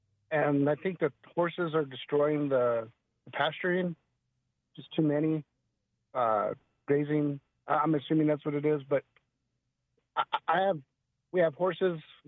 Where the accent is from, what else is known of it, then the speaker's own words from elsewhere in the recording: Cuba, New Mexico, United States; I'm from Cuba, and we have cows that we put down to pasture